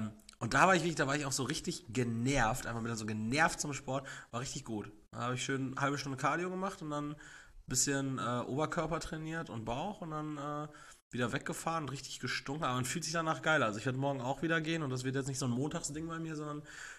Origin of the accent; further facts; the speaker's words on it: Austria; Bei uns in Österreich sind die Blitzer nur auf der Kennzeichen, also nicht Gesicht.